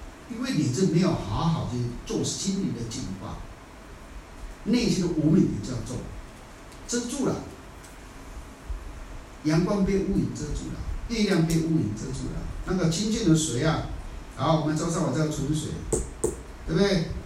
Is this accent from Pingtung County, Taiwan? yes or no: yes; Kenting, Pingtung County, Taiwan; 来自台湾呢，啊，台湾什么地方？哦，台湾最南部垦丁公园仁村呢